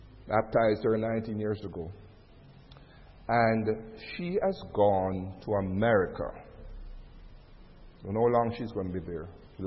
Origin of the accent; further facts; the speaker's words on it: Jamaica; And they say, and I always say, I'm from Jamaica.